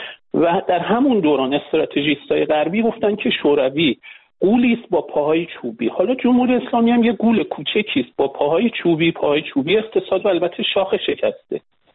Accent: Iran; من بنده به عنوان یک ایرانی

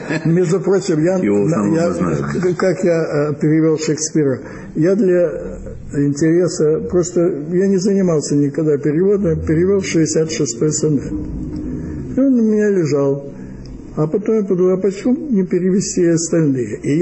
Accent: Kyiv, Ukraine; moved away; also born or lived in Ufa, Russia; Родился я в Киеве в 35-м году, в конце 30 декабря. Но у меня, так сказать, было несколько эмиграций. Одна эмиграция под названием «Эвакуация». С 41 по 46 год я находился в Башкирии, в Уфе. Потом вернулся в Киев

